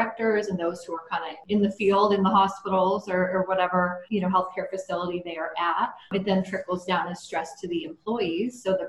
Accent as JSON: {"language": "English", "region": "Northeast", "country": "United States", "tie": "born or raised there", "also_born_or_lived": "California", "moved": "as an adult", "said": "Sure. So I grew up in the Northeast and not the biggest fan of cold weather."}